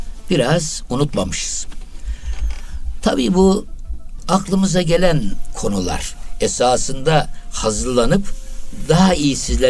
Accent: Çarşamba, Samsun, Turkey; born there; Ben 1950 doğumluyum. Samsun Çarşamba doğumluyum.

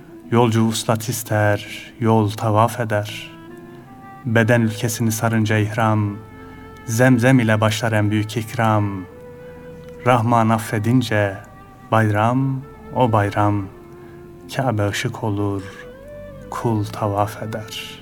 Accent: Osmaniye, Turkey; born there; now in Ankara, Turkey; 1981 yılında Osmaniye'de dünyaya geldim.

